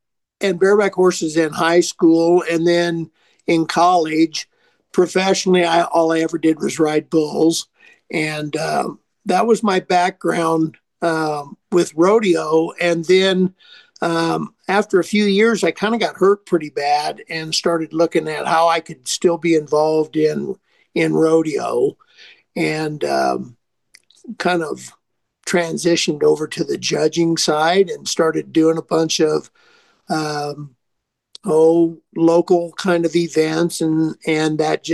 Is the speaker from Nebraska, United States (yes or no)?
yes; Nebraska, United States; also born or lived in Colorado; now in Red Lodge, United States; Okay, well, the answer to the first question is actually I'm from Nebraska. I'm a Nebraska boy, and went to school in Colorado and did a lot of my career in Colorado, but I've lived in Montana for 5 years now in Red Lodge